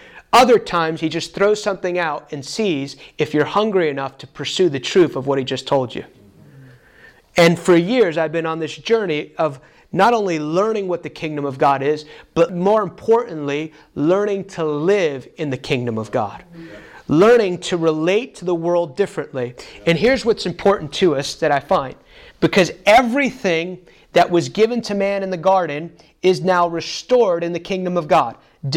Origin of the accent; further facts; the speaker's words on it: United States; I grew up in the United States. Obviously, I'm an American. But my dad escaped from Cuba in 1969.